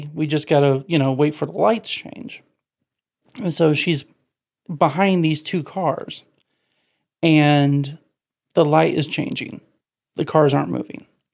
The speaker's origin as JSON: {"language": "English", "town": "Muncie", "region": "Indiana", "country": "United States", "said": "I say up there because I'm from Muncie."}